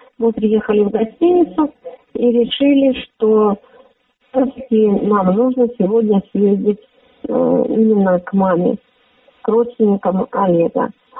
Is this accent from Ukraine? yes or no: yes; Donbas, Ukraine; «Здравствуйте, я с Донбасса»